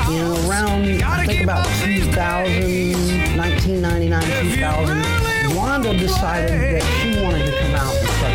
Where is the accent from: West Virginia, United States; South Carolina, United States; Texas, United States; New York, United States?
Texas, United States; Dallas; Well, I grew up in Northwest Dallas, and Thomas Jefferson was my home high school.